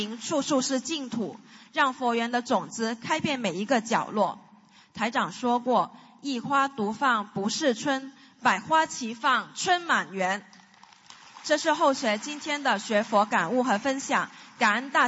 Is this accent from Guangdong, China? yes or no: yes; Guangdong, China; 我的老家在广东